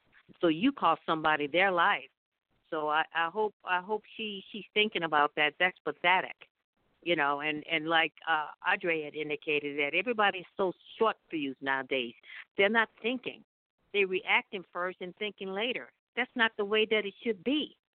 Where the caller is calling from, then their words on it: Glendale, Arizona, United States; I'm calling from Glendale, Arizona.